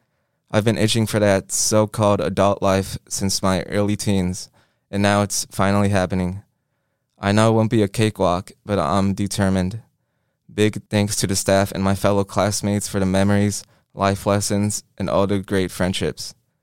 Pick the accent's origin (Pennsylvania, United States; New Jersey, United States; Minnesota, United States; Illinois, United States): Minnesota, United States; Saint Paul; 18 years old, born and raised in St. Paul, just like my sister.